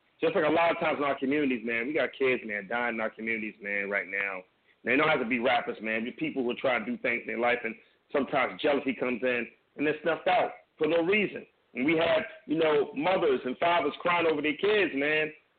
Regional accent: California, United States; I'm from the West. Okay? You know, and I rep my community and my state hard. Southern California, SoCal, okay?

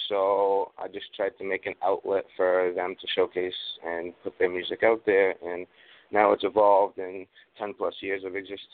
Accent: Augusta, Maine, United States; I was actually born and raised in Augusta, Maine. Been there the whole 30 years of my existence.

